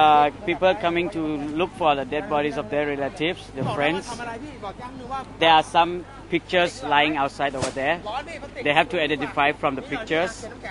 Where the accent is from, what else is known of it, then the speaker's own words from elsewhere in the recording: Bangkok, Thailand; I'm from Bangkok.